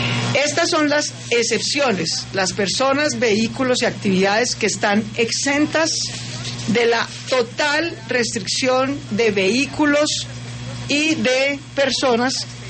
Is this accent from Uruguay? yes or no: no; Colombia; nosotros somos una sola región, somos los mismos colombianos